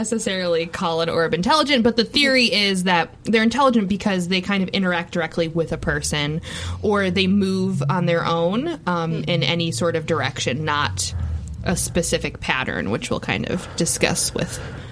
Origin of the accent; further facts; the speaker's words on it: Ireland; So like, I'm Irish. We always talked about banshees.